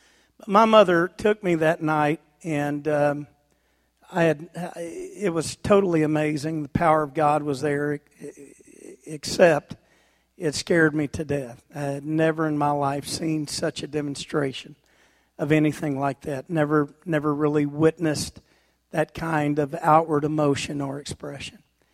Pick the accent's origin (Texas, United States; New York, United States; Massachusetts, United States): Texas, United States; now in Alaska, United States; I'm from Texas, and was real disappointed when I finally arrived in Alaska.